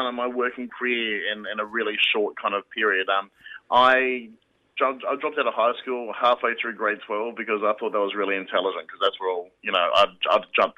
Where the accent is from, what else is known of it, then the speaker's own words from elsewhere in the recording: Mackay, Queensland, Australia; In fact, there was a community radio station in my hometown of Mackay